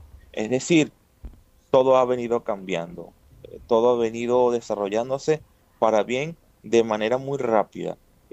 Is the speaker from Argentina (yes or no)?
no; Venezuela; ser testimonio de esto que nos ha ocurrido como venezolanos.